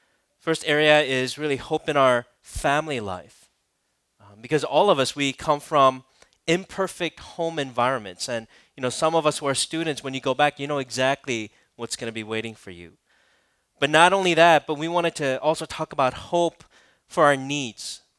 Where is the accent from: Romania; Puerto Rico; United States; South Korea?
South Korea; When I grew up in Korea, you know, all of us would gather together at my aunt's house